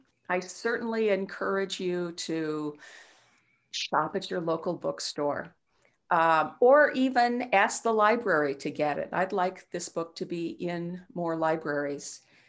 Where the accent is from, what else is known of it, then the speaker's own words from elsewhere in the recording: Loveland, Colorado, United States; I grew up in Loveland, Colorado. I was the oldest of six kids